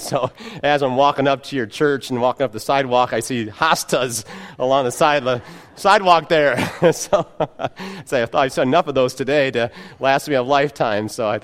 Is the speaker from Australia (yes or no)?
no; Joliet, Illinois, United States; I grew up in the Chicago area, Joliet, Illinois. Maranatha Baptist Church of Joliet, Illinois was my home church.